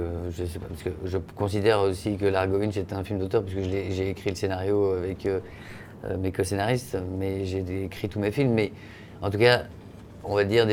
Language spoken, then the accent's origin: French; Belgium; Moi, je suis belge d'origine.